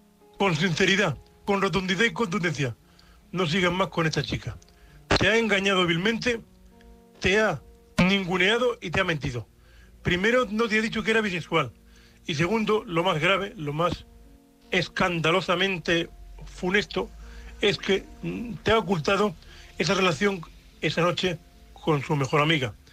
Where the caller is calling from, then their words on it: Alcantarilla, Region of Murcia, Spain; de Murcia, vuestro amigo invidente cuponero desde Murcia Alcantarilla.